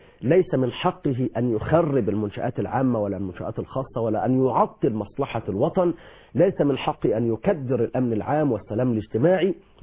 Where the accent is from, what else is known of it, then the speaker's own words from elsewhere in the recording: Egypt; إحنا كشعب مصري